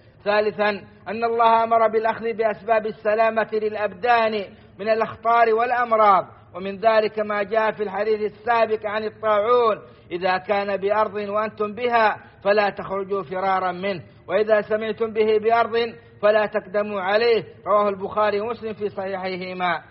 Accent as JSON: {"language": "Arabic", "country": "Saudi Arabia", "said": "اللهم أدم على بلادنا السعودية نعمة الأمن والإيمان"}